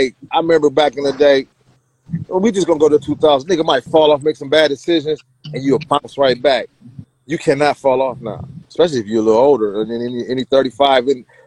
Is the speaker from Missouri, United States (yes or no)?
no; Toledo, Ohio, United States; Now, me, I'm from Ohio. I'm from Toledo. Now, you know what I'm saying? I'm like an hour from Detroit. Four from Chicago.